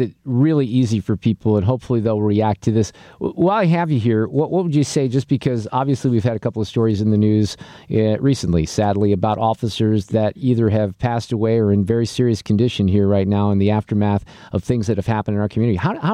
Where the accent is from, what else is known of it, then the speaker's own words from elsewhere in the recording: Ballwin, Missouri, United States; I grew up in Baldwin a bit. It's right there at Clayton and Baxter, right?